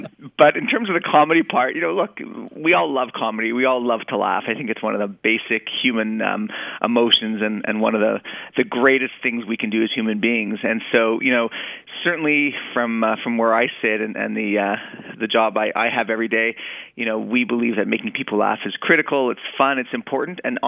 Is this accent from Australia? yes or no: no; Canada; I'm actually a Canadian, so although I work in New York, I don't get to vote.